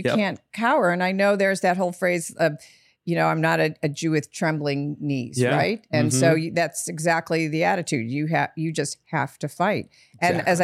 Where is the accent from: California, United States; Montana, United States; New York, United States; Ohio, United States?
Ohio, United States; Cleveland; Cleveland.